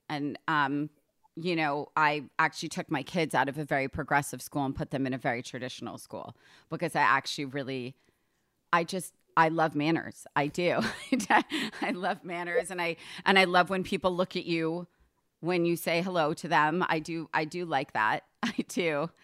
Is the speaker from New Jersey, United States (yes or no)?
yes; Short Hills, New Jersey, United States; also born or lived in New York; I'm from New York and New Jersey, from Short Hills.